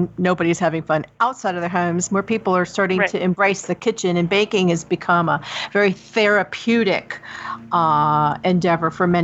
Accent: Chattanooga, Tennessee, United States; You know, I'm from Chattanooga, the home of the moon pies.

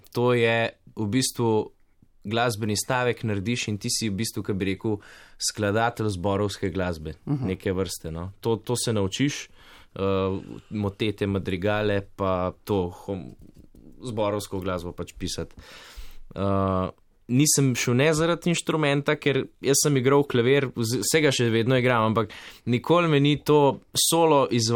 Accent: Zgornje Stranje, Central Slovenia, Slovenia; born there; V bistvu iz zgornjih stran. Trenutno pa živim v Kamniku, ampak moji rojstni kraj so zgornje stranje. Pri Kamniku.

